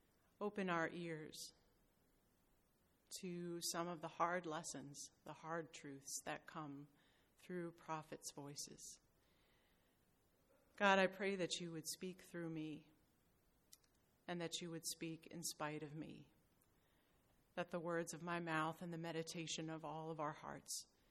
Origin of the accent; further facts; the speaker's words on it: Iceland; English is a second language; Iceland is my home country, it's where I grew up